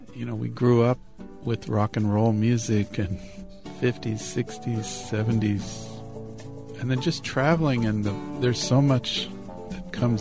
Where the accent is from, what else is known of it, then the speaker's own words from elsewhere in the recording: United States; You know, I come from America and Vinicius comes from Brazil